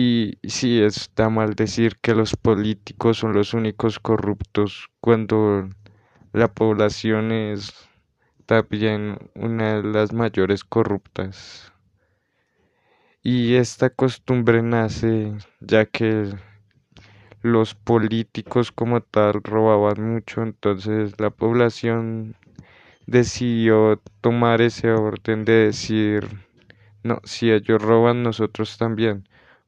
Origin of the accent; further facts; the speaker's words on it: Colombia; Bueno, al menos en mi país, Colombia, es muy notoria la corrupción en el Estado.